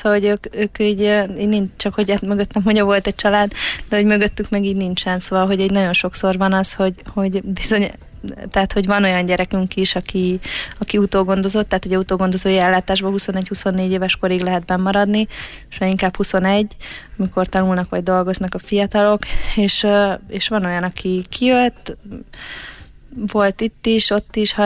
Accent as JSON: {"language": "Hungarian", "region": "Budapest", "country": "Hungary", "said": "én magam, aki budapesti vagyok"}